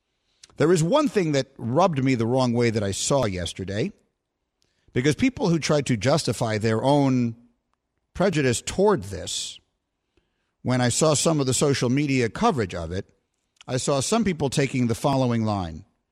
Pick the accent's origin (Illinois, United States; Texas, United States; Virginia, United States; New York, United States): New York, United States; New York City; I grew up in Greenwich Village, New York, which in the 70s, when I was growing up there, was probably the most heavily gay neighborhood in the United States.